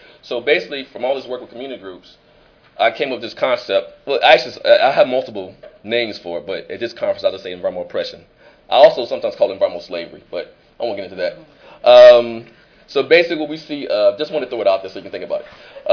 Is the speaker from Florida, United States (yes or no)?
no; Mississippi, United States; I know, I'm from Mississippi, we talk fast. Actually, no, I am from Mississippi, though.